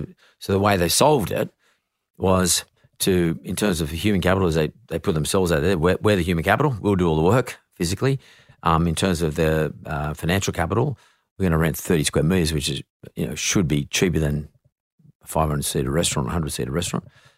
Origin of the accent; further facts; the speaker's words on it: Punchbowl, New South Wales, Australia; I can say, oh, I grew up in Punch Bowl.